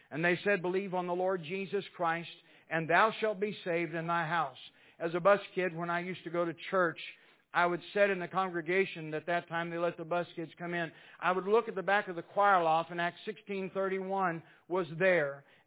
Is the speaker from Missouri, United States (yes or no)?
yes; Missouri, United States; my father went to the home where I was raised at in Missouri.